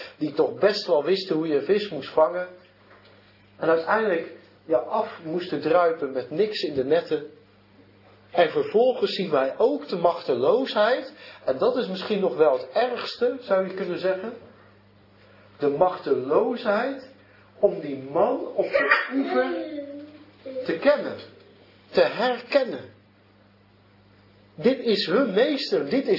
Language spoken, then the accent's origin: Dutch; Zeeland, Netherlands; Ik kom zelf uit Zeeland, dat je ook beroepsvissers.